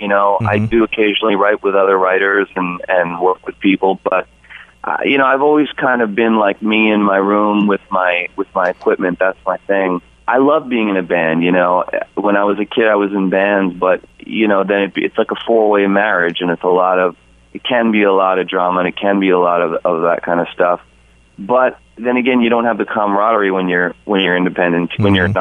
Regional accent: New York City, New York, United States; because I grew up in New York City, so I had a lot of that around me too.

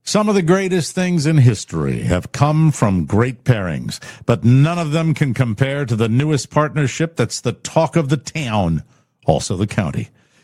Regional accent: Connecticut, United States; I come from New England, where now everybody has air conditioners. We didn't have them when I grew up. I was in southern Connecticut, too.

